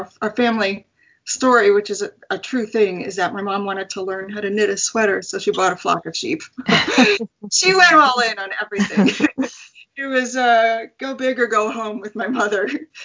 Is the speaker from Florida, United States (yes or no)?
no; Long Island, New York, United States; I grew up primarily on Long Island and spent a lot of time in Manhattan with family